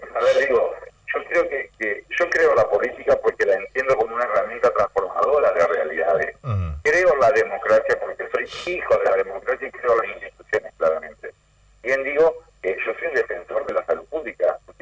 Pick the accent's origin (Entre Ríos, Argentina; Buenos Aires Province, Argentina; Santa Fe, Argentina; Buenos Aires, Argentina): Entre Ríos, Argentina; Gualeguaychú; somos de Gualeguaychú, en Gualeguaychú somos conocidos, una familia conocida